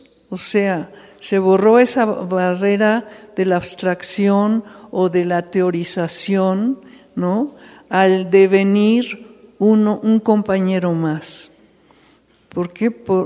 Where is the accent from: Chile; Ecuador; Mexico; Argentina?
Mexico; nosotros como mexicanos, a pesar de ser mitad indígenas y mitad, somos mestizos